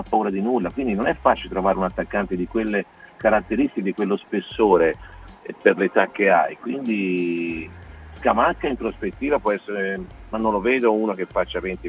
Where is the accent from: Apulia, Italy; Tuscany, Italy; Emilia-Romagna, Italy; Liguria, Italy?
Tuscany, Italy; Florence; No, perché sono di Firenze.